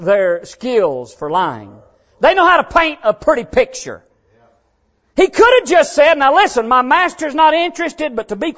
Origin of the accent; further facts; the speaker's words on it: the South, United States; I'm glad, God, that I grew up in America, in the South, in the Bible Belt, around Bible-believing preachers.